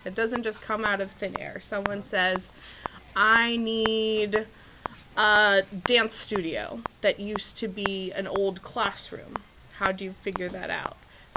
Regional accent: Texas, United States; I came from Texas, that's where my family is.

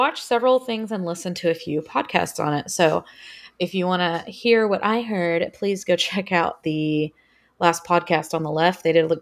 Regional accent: Texas, United States; You know, I'm from Texas. Let's do something for Texas.

